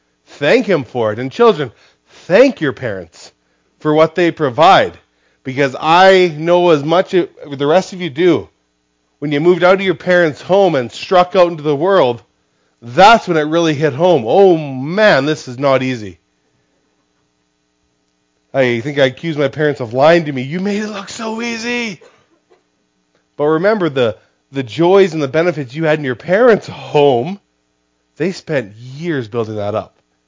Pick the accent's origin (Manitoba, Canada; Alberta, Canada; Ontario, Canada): Alberta, Canada; Grande Prairie; born there; I was born in Grand Prairie, Alberta.